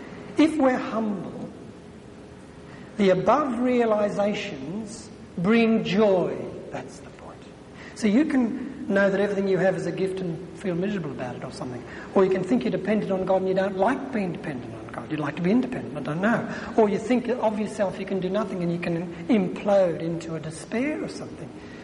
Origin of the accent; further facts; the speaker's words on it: Australia; because he knows I'm from Australia